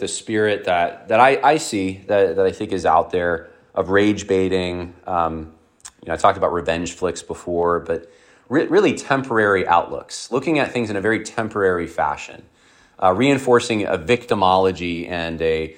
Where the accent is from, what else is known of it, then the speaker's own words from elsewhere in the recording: New York, United States; I've been growing up in New York. I've never seen anything like this.